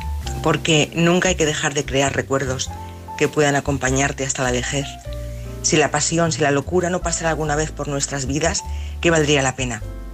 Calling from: Madrid, Community of Madrid, Spain; de Madrid.

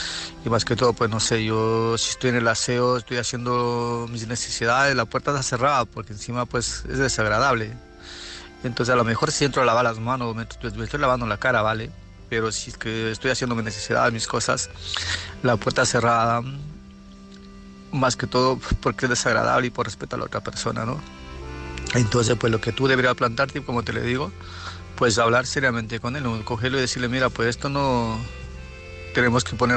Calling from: Murcia, Region of Murcia, Spain; de Murcia.

